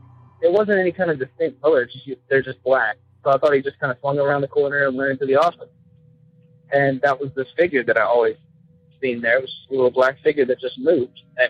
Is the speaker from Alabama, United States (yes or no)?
yes; Alabama, United States; I'm from Alabama.